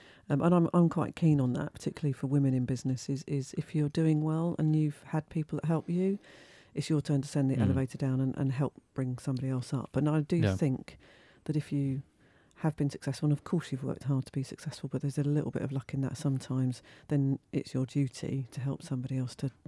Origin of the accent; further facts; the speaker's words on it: United Kingdom; That's because we're British. We like to downplay.